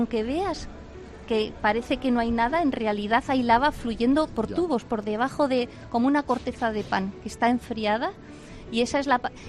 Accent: Madrid, Community of Madrid, Spain; born there; Yo nací en Madrid.

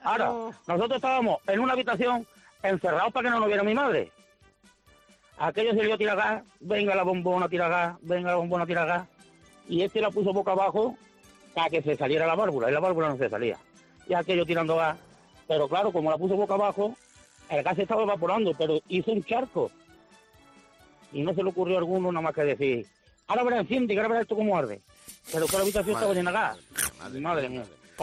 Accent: Linares, Andalusia, Spain; Mi madre tiene una casa de pueblo, soy de Linares.

